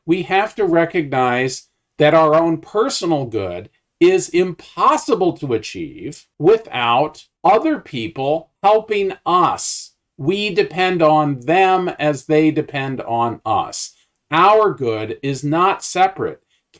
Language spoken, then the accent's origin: English; Indiana, United States; It's Nebraska. I'm from Indiana.